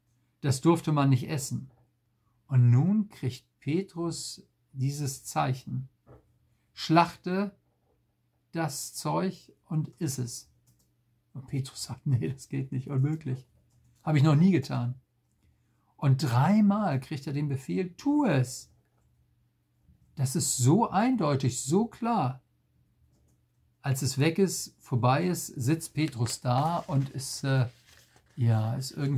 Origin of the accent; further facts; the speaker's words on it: Northern Germany, Germany; das hört sich für uns als Norddeutsche ja ein bisschen merkwürdig